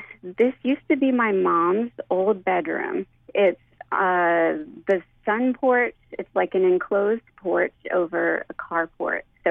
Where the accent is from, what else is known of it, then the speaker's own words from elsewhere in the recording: Houston, Texas, United States; I grew up in Houston, but I grew up raised by a New Orleanian and going back and forth on I-10 just all the time.